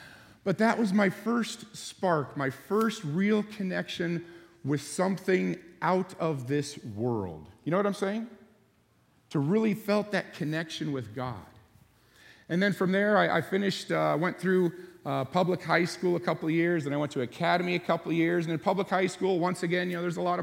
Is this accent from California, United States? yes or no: yes; Loma Linda, California, United States; born there; I was born in Loma Linda, one of the biggest Adventist communities on the planet.